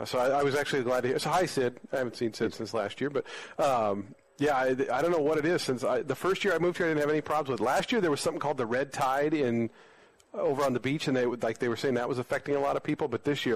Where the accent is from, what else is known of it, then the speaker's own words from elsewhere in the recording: Seattle, Washington, United States; Like, I'm from Seattle. I've never seen an alligator.